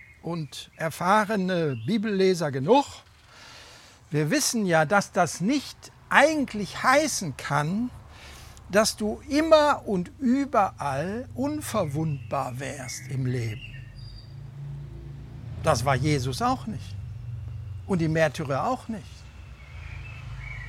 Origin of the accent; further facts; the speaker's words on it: Cologne, North Rhine-Westphalia, Germany; Wir haben eine Bergwanderung gemacht. Als Kölner.